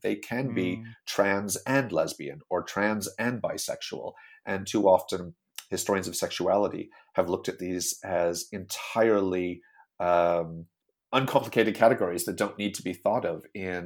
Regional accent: Canada; now in United Kingdom; she's American, I'm Canadian, both of us are North Americans saying, what's going on in this funny country we've moved

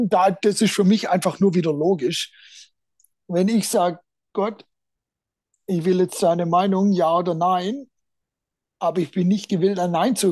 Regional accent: Baden-Württemberg, Germany; Weiß jetzt auch nicht, wo das herkam, als Schwabe.

